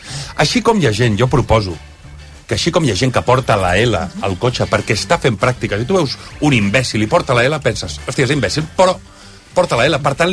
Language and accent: Catalan; L'Hospitalet de Llobregat, Catalonia, Spain; soc de Collblanc, i ara Collblanc, ja ho vaig dir l'altre dia, que això és Hospitalet